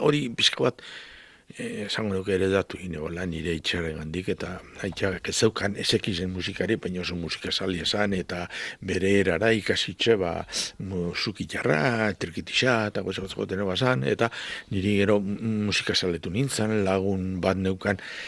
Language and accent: Basque; Amoroto, Basque Country, Spain; baina bai, izatez Amorotoko. Amoroto nengola hasi ginen mugida honetan.